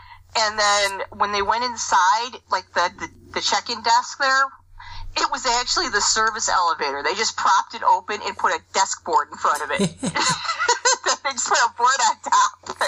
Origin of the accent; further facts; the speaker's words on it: Chicago, Illinois, United States; I'm an Italian from Chicago. This is as good as it gets for me.